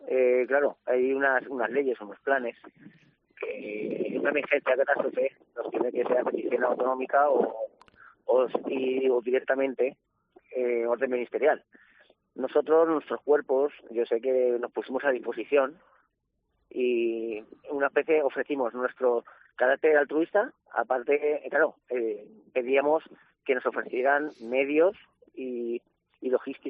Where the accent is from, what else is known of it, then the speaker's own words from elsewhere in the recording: Valencian Community, Spain; yo como valenciano solicité bajar con ciertos medios